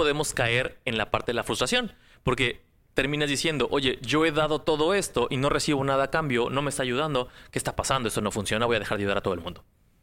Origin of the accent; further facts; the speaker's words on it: Mexico; en la vida, en mi país, en México.